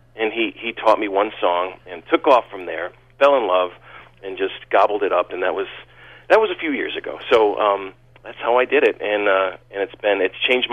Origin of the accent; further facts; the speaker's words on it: Naugatuck, Connecticut, United States; I grew up in New Haven County, down a little more south in Naugatuck, yeah, and then left for the military, spent 6 years traveling around the world, came home and found my way up to Litchfield